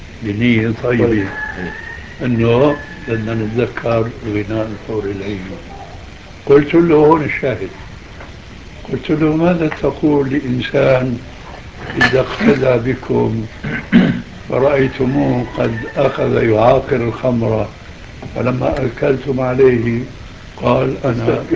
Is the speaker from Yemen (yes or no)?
no; Syria; طالب علم لفه غضانيه اللي بيسموها عندنا في الشام صفره ولحيه